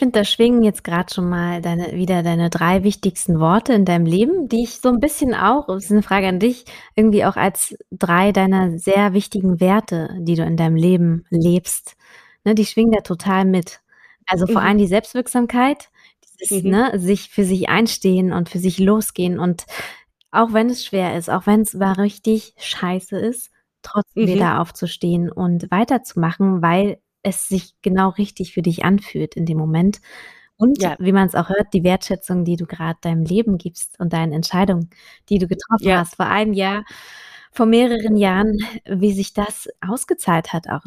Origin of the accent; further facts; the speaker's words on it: Berlin, Germany; ich komme aus Berlin